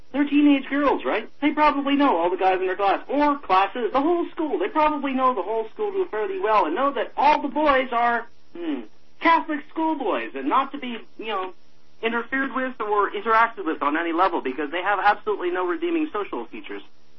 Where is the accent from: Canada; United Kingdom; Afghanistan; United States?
Canada; Ontario; I'm from Ontario originally, I'm not in BC, and I got no idea about BC